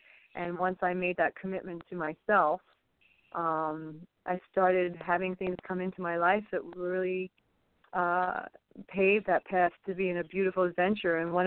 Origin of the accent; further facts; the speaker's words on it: England, United Kingdom; also born or lived in Lyon, France; now in New York City, United States; Yeah, I was born in France, in Lyon, and I'm half French and half British, actually, and I grew up in England before coming to the U.S.